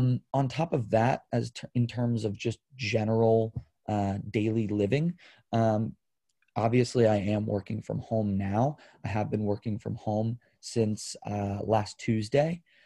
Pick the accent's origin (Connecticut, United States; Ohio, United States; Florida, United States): Connecticut, United States; Yes, born and raised in Connecticut, and my family still lives out here.